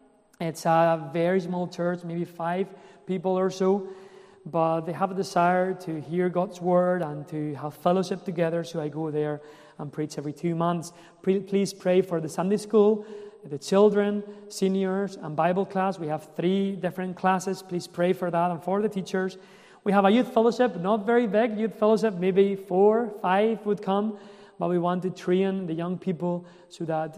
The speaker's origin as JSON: {"language": "English", "town": "Elche", "region": "Valencian Community", "country": "Spain", "tie": "born or raised there", "also_born_or_lived": "Alicante", "said": "I was brought up in cities in Spain, Elche and Alicante."}